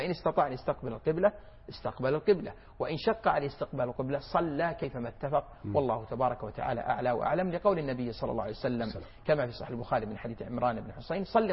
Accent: Saudi Arabia; والحمد لله يوجد عندنا في السعودية كثير من القطاعات التي يوجد فيها رجال ونساء

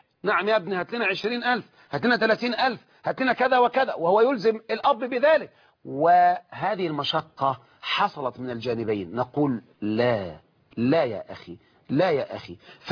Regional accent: Egypt

